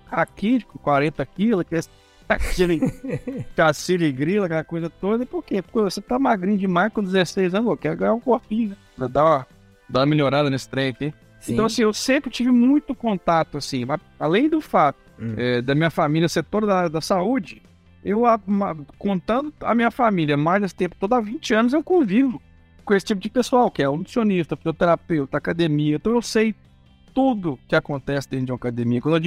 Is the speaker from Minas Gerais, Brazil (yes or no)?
yes; Belo Horizonte, Minas Gerais, Brazil; sou de Minas Gerais, sou de Belo Horizonte.